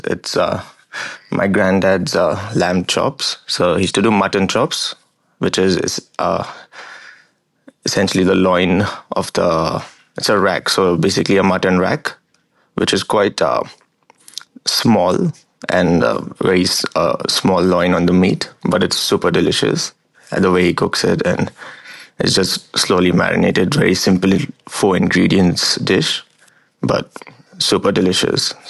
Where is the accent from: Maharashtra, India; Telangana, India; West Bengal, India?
Maharashtra, India; Pune; also born or lived in Dharwad, India; my parents moved to Pune, which is a city in Maharashtra. That's where I spent most of, that's where I grew up.